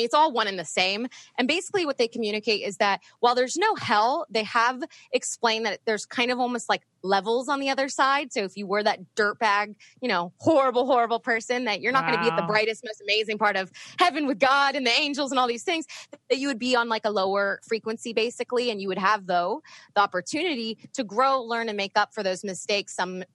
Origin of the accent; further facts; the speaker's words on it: East Coast, United States; it helped moving to the West Coast, because I grew up on the East Coast and not as many people were as open to what I do.